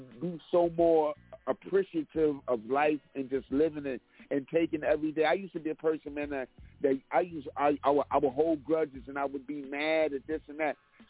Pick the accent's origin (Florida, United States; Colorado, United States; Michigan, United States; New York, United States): New York, United States; now in Raleigh, United States; You know, I'm always be in New York. I'm New Yorker through and through.